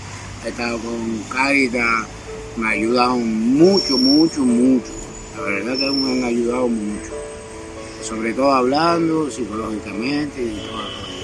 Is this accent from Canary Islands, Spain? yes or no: yes; Canary Islands, Spain; soy del norte de Tenerife, tengo 54 años, estoy viviendo en el coche